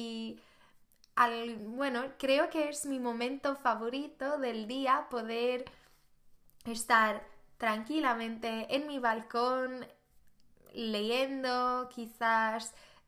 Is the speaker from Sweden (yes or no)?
yes; Sweden; Spanish is a second language; now in Spain; soy una sueca y ahora estoy en España donde hago mi intercambio en la universidad